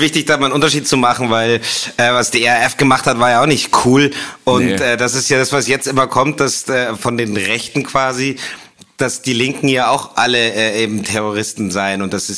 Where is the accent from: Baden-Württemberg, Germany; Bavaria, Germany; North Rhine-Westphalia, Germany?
Bavaria, Germany; Munich; als Münchner wirst du ja immer so gebasht im Rest Deutschlands.